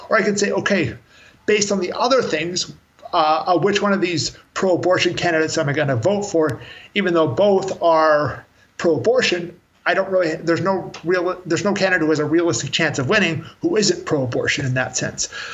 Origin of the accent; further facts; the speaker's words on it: Canada; like Canada's economy, because I'm Canadian originally, is socialist